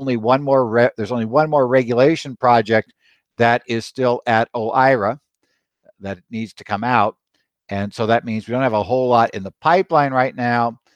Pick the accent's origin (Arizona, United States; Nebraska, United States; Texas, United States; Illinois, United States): Arizona, United States; Phoenix; from Phoenix, Arizona